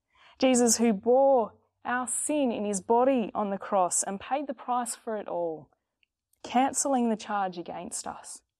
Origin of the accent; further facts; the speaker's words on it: Papua New Guinea; also born or lived in Northern Territory, Australia; In the cultures I grew up in Papua New Guinea and the Northern Territory, there was an acute awareness of the spiritual realm.